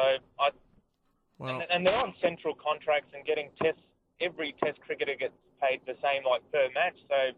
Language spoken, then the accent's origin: English; Pakistan; born there; moved away; I was born in Pakistan and grown up here